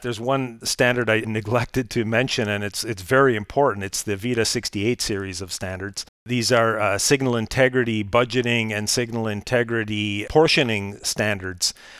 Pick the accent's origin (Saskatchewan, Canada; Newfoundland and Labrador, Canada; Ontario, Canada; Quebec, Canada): Ontario, Canada; Ottawa; my hometown of Ottawa